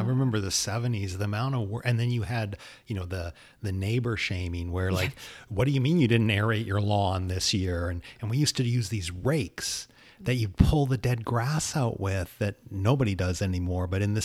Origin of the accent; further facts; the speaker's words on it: Vancouver, British Columbia, Canada; I grew up in Vancouver, where I grew up in Lynn Valley, which it rains.